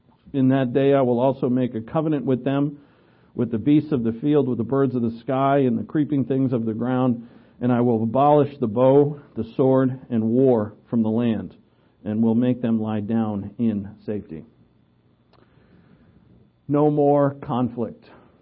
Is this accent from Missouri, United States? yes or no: no; Newport, Rhode Island, United States; In my home state of Newport, Rhode Island, is one of the first synagogues of the Jews in America.